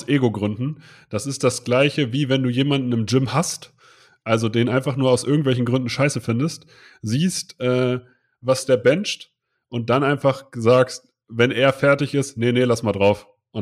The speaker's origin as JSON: {"language": "German", "town": "Hildesheim", "region": "Lower Saxony", "country": "Germany", "said": "da war ich der Typ, der aus dem Norden gekommen bin, aus Hildesheim."}